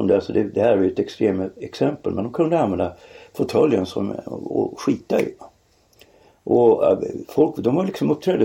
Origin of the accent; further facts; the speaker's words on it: Norrland, Sweden; som i Norrland där jag växte upp.